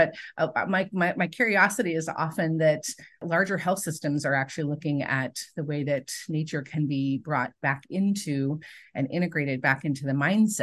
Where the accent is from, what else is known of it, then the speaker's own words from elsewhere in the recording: Oregon, United States; I grew up, I was born in Oregon, born in the forest, spent most of my childhood living in large landscapes, like 30 to 80 acres.